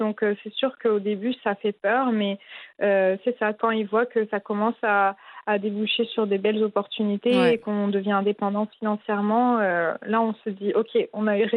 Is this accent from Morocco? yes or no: yes; Morocco; comme on dit chez nous au Maroc